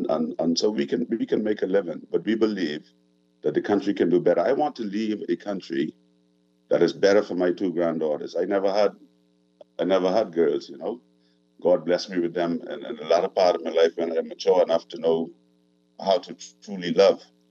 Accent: Bahamas; I am from North Abaco, where I was born and bred, and my wife is actually from Sandy Point.

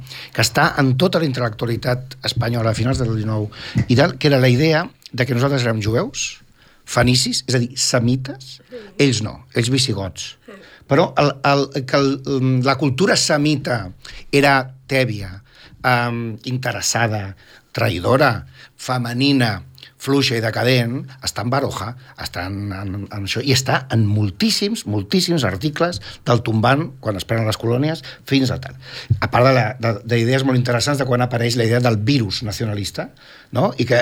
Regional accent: Barcelona, Catalonia, Spain; soc de Barcelona, per l'amor de Déu, la ciutat més fotografiada del planeta Terra

